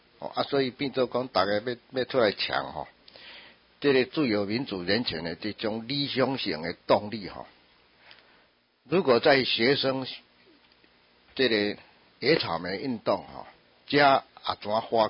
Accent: Taiwan; 我们台湾人怎么样的见到打自己嘴巴或者割自己胸膛哈，很难引起感动啦。

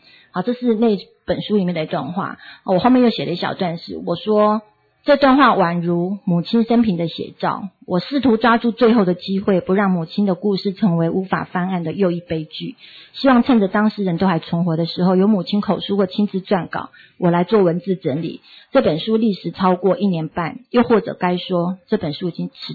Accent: Taiwan; 所以我们台湾人要让他觉得很赞

